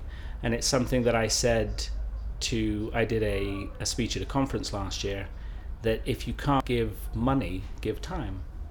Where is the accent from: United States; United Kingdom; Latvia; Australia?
United Kingdom; Dunstable, East of England; born there; now in Manchester, United Kingdom; I'm 50 years old, and I was born in Dunstable, but I live in Manchester now.